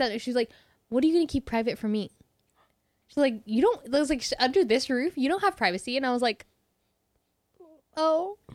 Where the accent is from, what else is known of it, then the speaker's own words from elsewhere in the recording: Stockton, California, United States; Dude, when people hear that I'm from Stockton, they're like, ugh.